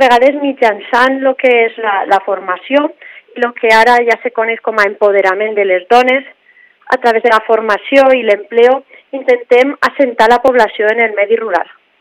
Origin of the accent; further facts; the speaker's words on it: La Jana, Valencian Community, Spain; Jo soc de la Llana, d'un poble d'aquí del Baix Maestrat